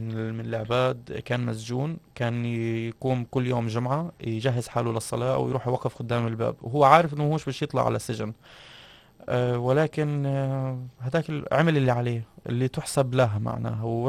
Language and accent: Arabic; Palestine; now in Tunisia; مانيش باش نقعد نقول اني قاعد نستغل كوني فلسطيني